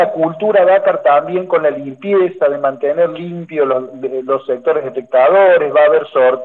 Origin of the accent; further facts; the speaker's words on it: Córdoba, Argentina; Mi tonada me delata, Elías, yo soy cordobés